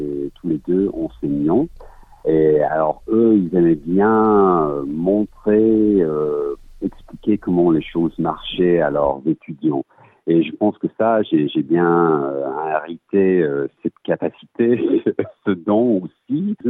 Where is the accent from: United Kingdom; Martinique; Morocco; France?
United Kingdom; England; now in Australia; ça fait 15 ans que je vis ici en Australie. Je suis anglais, ma mère elle est française.